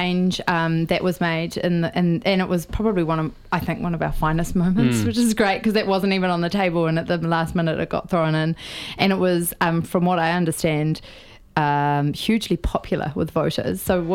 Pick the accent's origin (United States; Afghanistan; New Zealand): New Zealand; Avondale, Auckland; I'm from Avondale.